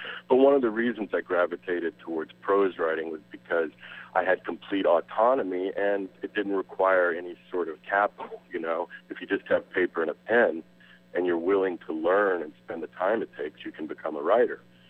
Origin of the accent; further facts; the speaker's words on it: Louisiana, United States; You know, I grew up in South Louisiana, always went to public schools and stuff like that for my college education.